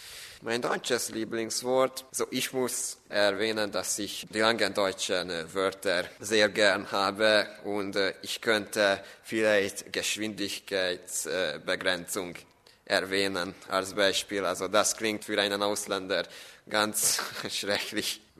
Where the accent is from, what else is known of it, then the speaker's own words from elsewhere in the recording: Győr, Győr-Moson-Sopron, Hungary; German is a second language; ich bin ein Schüler aus Ungarn, aus der Stadt von Győr.